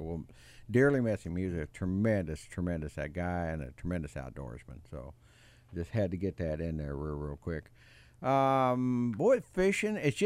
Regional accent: Missouri, United States; I'm from Missouri. You have to show me.

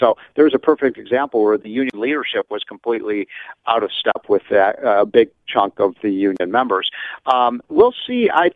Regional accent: Illinois, United States; not every single union member in a state like Washington or California or my home state of Illinois is a liberal Democrat

